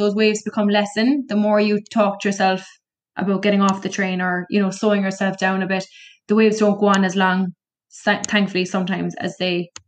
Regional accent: Cork, Munster, Ireland; obviously I'm from Cork

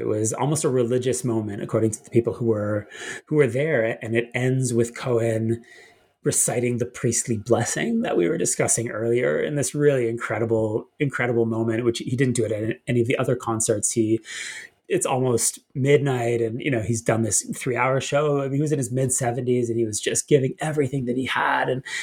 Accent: Canada; I'm from Canada

